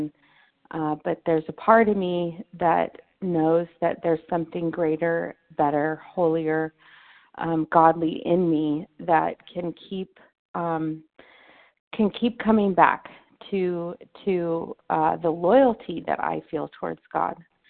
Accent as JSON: {"language": "English", "town": "Torrance", "region": "California", "country": "United States", "said": "I'm from Torrance, California."}